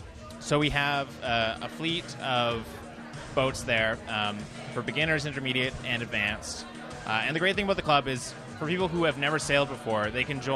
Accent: Edmonton, Alberta, Canada; I'm from Edmonton, and when I came to UBC

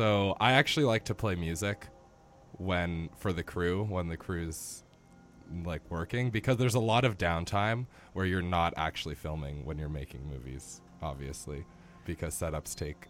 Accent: Kelowna, British Columbia, Canada; I am 20 years old. I grew up in Kelowna, British Columbia.

